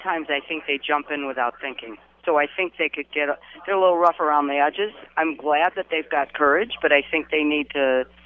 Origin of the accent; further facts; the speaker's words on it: New York, United States; I say I'm from Buffalo, but I'm from a little town of 2,500 people south of Buffalo.